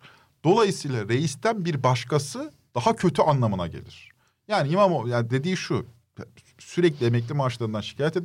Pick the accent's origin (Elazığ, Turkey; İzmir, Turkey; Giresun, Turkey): İzmir, Turkey; Izmir; Çocukluğum İzmir'de geçti yani. 18 yaşına kadar İzmir'deydim. Ailem falan İzmir'de.